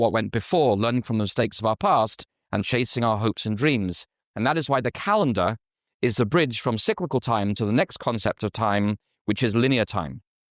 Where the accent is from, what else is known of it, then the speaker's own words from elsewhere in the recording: England, United Kingdom; When we were growing up in England, we never had a TV. We go to our grandparents who live in Oxford.